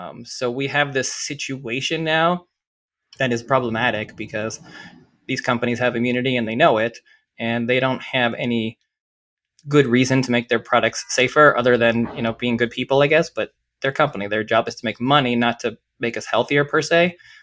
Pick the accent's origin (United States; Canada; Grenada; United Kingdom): Canada; Toronto, Ontario; I'm from Toronto